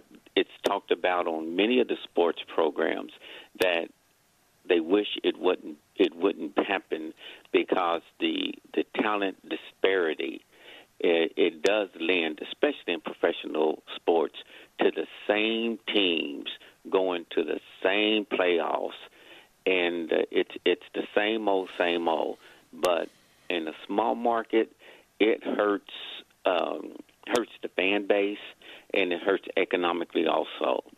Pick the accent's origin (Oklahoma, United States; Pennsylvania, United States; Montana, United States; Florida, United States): Oklahoma, United States; I'm from Oklahoma.